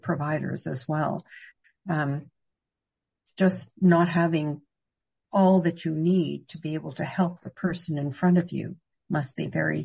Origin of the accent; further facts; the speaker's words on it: Canada; And, I frankly, as a Canadian, I really question why it's like that.